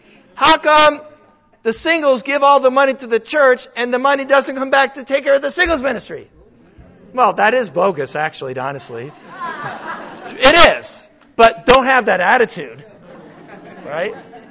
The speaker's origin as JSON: {"language": "English", "country": "United States", "said": "I mean, I'm an American. Are you kidding? I'm not going to go hungry."}